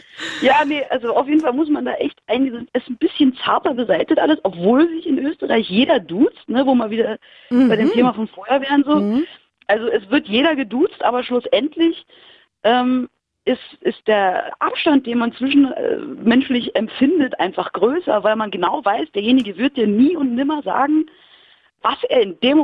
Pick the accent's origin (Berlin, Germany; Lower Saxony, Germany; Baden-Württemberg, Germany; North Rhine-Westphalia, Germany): Berlin, Germany; Weil als Berliner bist du kein typischer Deutscher.